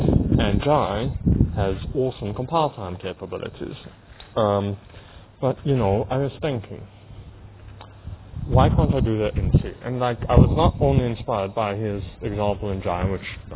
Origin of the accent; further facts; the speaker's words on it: South Africa; accent: mixed South African English, recognizably Afrikaans; my accent I know is quite mixed, although still recognizably Afrikaans